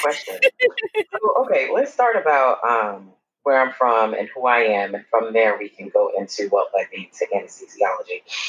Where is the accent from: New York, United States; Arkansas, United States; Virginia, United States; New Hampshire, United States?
New York, United States; Brooklyn; now in Hempstead, United States; I grew up in Brooklyn and moved to Hempstead, Long Island when I was about 13 and took off from there.